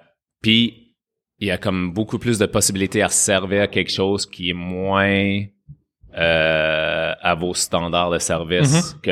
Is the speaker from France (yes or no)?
no; England, United Kingdom; French is a second language; comme peut-être vous entendez, je suis anglais